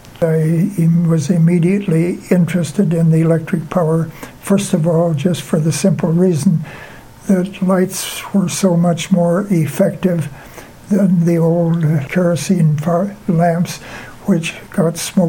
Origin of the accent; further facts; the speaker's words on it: Washington, United States; Well, I was born on a farm near Stanwood, Washington, a little town about 50 miles north of Seattle.